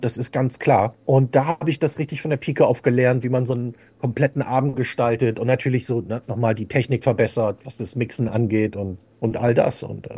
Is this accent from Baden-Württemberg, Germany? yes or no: no; Bremen, Germany; born there; Ich komme ja gebürtig aus Bremen.